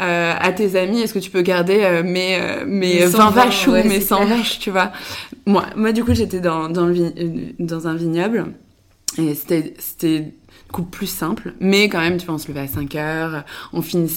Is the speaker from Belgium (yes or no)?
no; Le Mans, Pays de la Loire, France; also born or lived in Paris / Angers / Toulouse; Moi, je suis née à Paris, mais non, je suis après partie avec ma famille, on est parti au Mans. Donc j'ai fait une grande partie de mon enfance au Mans. J'ai fait mon lycée à Angers